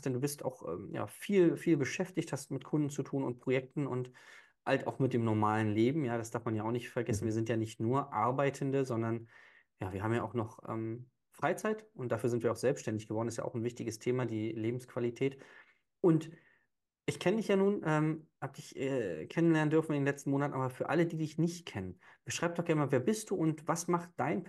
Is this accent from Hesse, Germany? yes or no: no; Berlin, Germany; einen lieben Kollegen aus Berlin, aus meiner Heimatstadt.